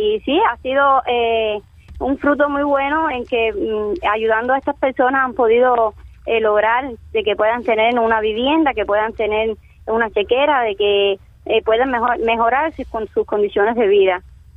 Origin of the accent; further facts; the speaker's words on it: Pinar del Río, Cuba; ahí como somos de Pinar del Río, nos empezamos a relacionar más